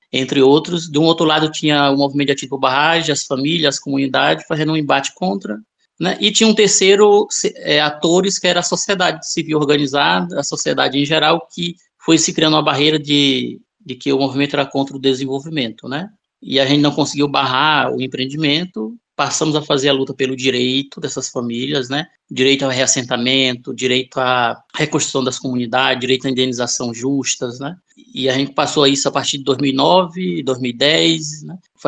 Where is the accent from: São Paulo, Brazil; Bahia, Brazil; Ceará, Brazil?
Ceará, Brazil; moved away; Eu sou atingido por barragem, venho do estado do Ceará, fui impactado pela usina, né, barragem de Castanhão. Hoje atuo no movimento aqui em Rondônia